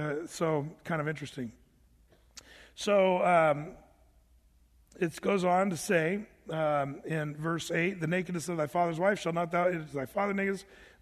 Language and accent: English; Oregon, United States; I grew up in Southern Oregon, and never forget, me and my buddies, we'd want to go inner tubing down the Applegate River